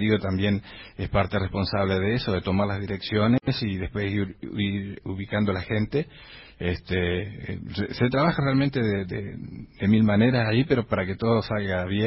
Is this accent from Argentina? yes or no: yes; Villaguay, Entre Ríos, Argentina; born there; Yo nací, te cuento, en Villaguay.